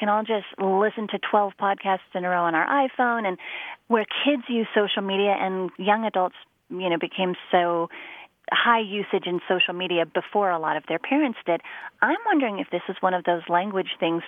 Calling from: Denver, Colorado, United States; I'm calling from Denver, Colorado.

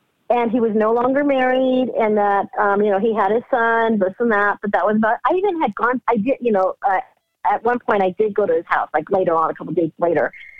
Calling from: California, United States; I'm calling from California.

